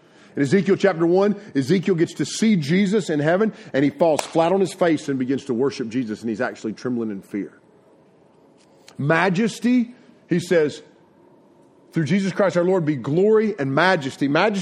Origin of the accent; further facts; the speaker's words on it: North Carolina, United States; I'm from North Carolina, born and raised.